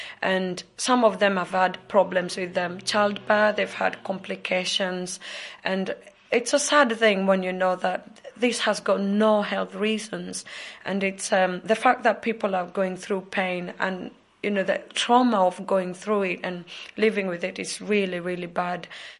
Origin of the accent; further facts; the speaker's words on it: Kenya; I come from the Maasai community in Kenya. It's one of the smallest communities